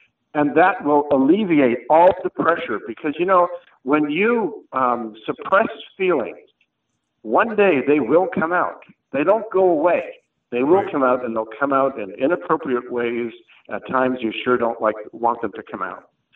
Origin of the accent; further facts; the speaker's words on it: Chicago, Illinois, United States; born there; after I moved back to the U.S., because I was born in Chicago